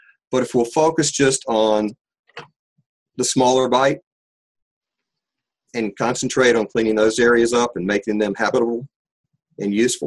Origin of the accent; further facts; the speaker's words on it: United States; As an American, I'm just proud of the fact that we value human life.